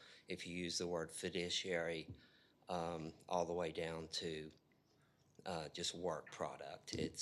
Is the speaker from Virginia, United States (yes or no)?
no; Houston, Texas, United States; now in Woodway, United States; We came from Houston. We're a member of an HOA for 40 plus years. It's nothing like that here.